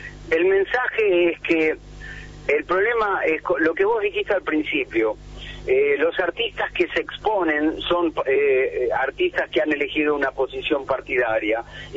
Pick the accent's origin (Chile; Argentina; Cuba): Argentina; Mira, yo paso aproximadamente 8 meses al año en mi país, en la Argentina.